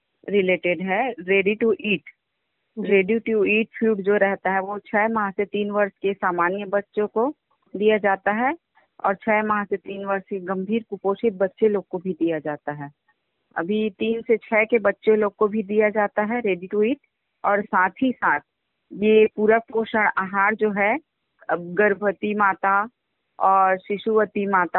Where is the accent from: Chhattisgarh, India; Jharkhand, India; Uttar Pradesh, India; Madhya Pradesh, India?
Chhattisgarh, India; Korba; और मैं कोरबा छत्तीसगढ़ से हूँ